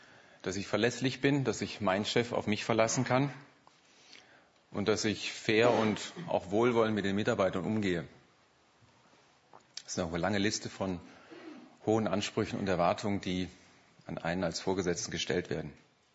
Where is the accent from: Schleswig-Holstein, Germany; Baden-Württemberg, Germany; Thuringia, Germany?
Baden-Württemberg, Germany; Stuttgart; Ich komme hier aus Stuttgart, zur Ludwig-Hofacke-Gemeinde.